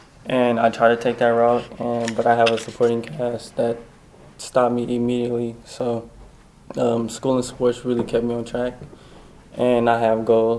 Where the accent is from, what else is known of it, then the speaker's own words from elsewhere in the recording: Oakland, California, United States; Oakland, California.